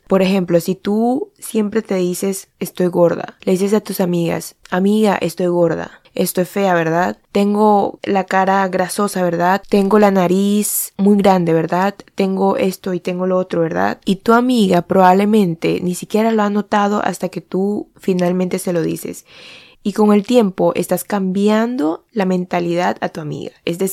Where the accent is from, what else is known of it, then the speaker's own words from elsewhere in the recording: Colombia; moved away; yo me fui de Colombia porque ahí cada vez que vuelvo me toca enfrentar a mi niña interior, a las heridas que me fueron atacadas de niña en ese lugar